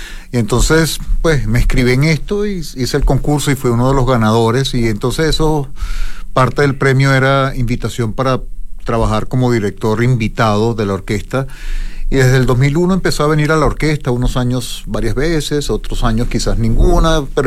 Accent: Barquisimeto, Lara, Venezuela; born there; Soy venezolano, nací en Barquisimeto, en Venezuela, de padres europeos. Mi padre era italiano, mi madre española

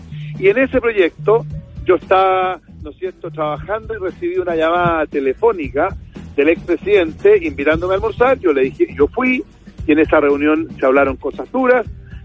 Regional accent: Chile; yo, como ciudadano chileno, tengo la responsabilidad de jugármela por un proyecto y por un presidente de la República

